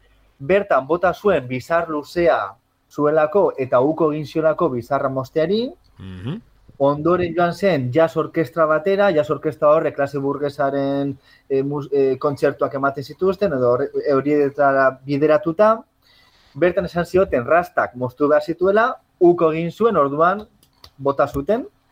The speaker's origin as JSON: {"language": "Basque", "town": "Lemoa", "region": "Basque Country", "country": "Spain", "tie": "born or raised there", "said": "nire herria lemoan, nire kuadrian"}